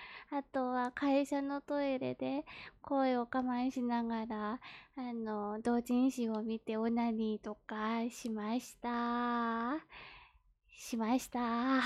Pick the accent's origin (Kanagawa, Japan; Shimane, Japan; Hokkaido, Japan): Kanagawa, Japan; 出身地は神奈川です。年齢は24歳